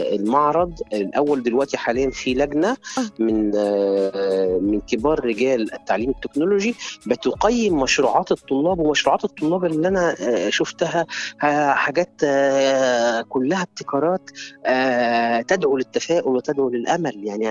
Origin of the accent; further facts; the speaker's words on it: Egypt; عندنا في مصر 10 جامعات تكنولوجيه.